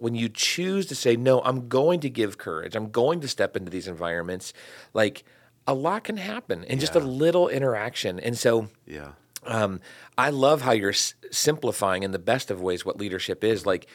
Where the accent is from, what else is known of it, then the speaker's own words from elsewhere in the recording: Barberton, Ohio, United States; And Barberton's my hometown, so I'm like, do I remember them from high school?